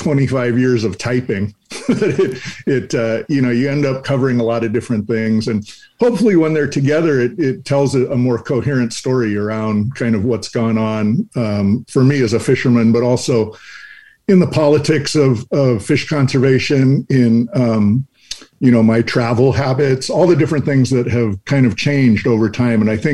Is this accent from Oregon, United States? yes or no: yes; Corvallis, Oregon, United States; Yeah, Corvallis, Oregon was my first home.